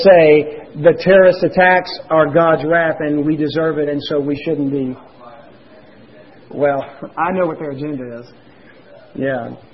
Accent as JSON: {"language": "English", "town": "Baton Rouge", "region": "Louisiana", "country": "United States", "said": "And I can say that because I'm from Baton Rouge. So don't feel like I'm being biased. I grew up in that region, and I know about those people down there."}